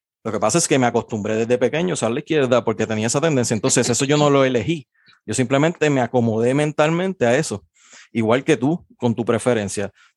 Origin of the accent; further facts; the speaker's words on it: Puerto Rico; para nosotros, como puertorriqueños, la palabra, cuando se dice condición, es como decir que estás diciendo que tiene un problema.